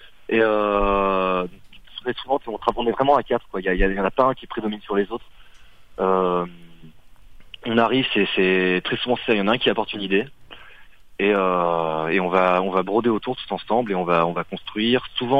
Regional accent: Lyon, Auvergne-Rhône-Alpes, France; On est de Lyon.

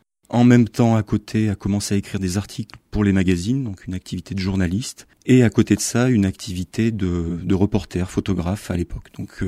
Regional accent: Romans-sur-Isère, Auvergne-Rhône-Alpes, France; born there; now in Bourgoin-Jallieu, France; Je suis né à Romans, j'ai fait des études de classe prépa à Grenoble avant de partir à Poitiers, puis Paris, puis j'ai atterri à Bourgoin-Jallieu à la naissance de ma première fille.

